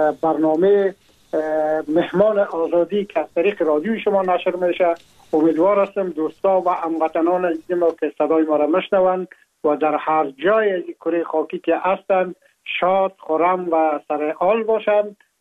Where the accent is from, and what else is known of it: Afghanistan; now in France